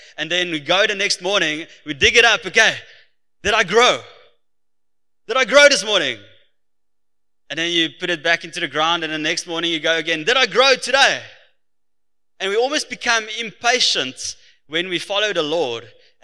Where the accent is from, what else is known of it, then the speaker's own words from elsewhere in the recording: Free State, South Africa; now in Cape Town, South Africa; And so I'm from the Free State.